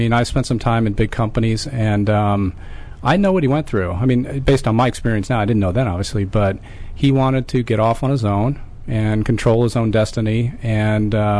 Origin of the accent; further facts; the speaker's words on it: Illinois, United States; And I grew up outside Chicago.